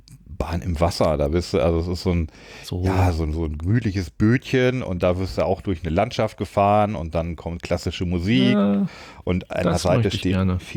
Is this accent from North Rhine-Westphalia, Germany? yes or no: no; Lower Saxony, Germany; ich komme ja aus der Nähe von Hannover.